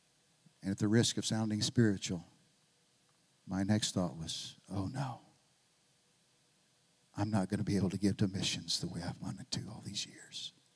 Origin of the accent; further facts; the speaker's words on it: Oklahoma City, Oklahoma, United States; I was born and raised in Oklahoma City. To go to a town of 12,000 was like a totally different world for me.